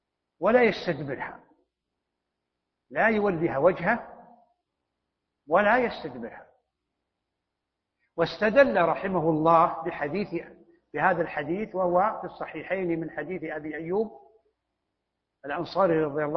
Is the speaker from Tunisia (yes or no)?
no; Saudi Arabia; فشرق البلد، شرق بلادنا السعودية